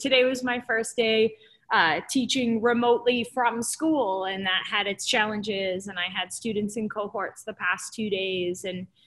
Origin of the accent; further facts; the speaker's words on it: Quincy, Massachusetts, United States; So I was born and raised in Quincy. I grew up right off of Wollaston Beach, and I went through the Quincy public school systems.